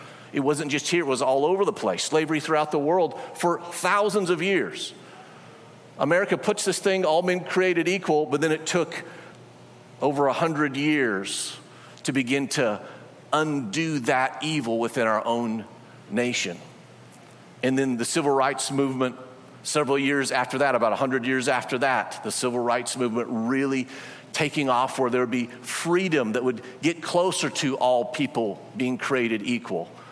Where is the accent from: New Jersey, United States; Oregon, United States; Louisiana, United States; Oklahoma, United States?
Oregon, United States; he married a woman from right next to my hometown in Oregon.